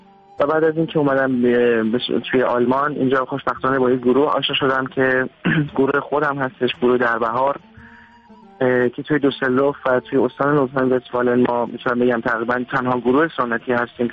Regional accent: Iran; moved away as an adult; also born or lived in Shiraz; now in Germany; 4 ساله که از ایران اومدم بیرون، من 22 سالم هستش

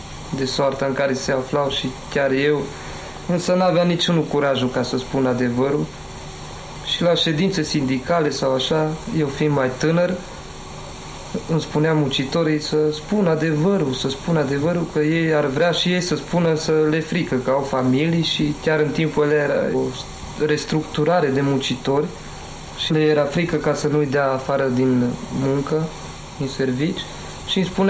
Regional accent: Romania; now in Germany; Mă simțeam ca un străin pe undeva în țara mea unde m-am născut și ca român.

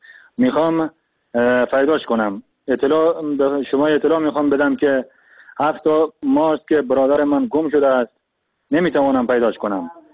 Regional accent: Afghanistan; now in Turkey; من از افغانستان اومدم به ترکیه.

